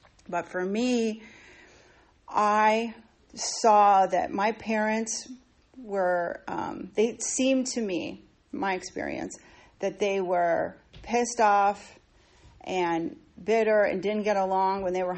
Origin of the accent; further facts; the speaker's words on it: Virginia, United States; I grew up in Northern Virginia, native Washingtonian, if you will.